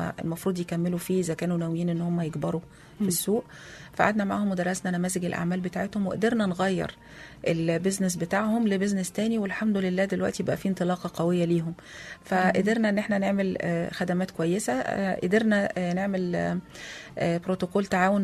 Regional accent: Egypt; وعندنا في مصر

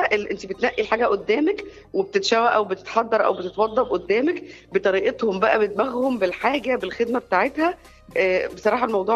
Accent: Port Said, Port Said Governorate, Egypt; السمك اللي عندنا في بورسعيد مفيش شبهه تاني. مش موجود براها.

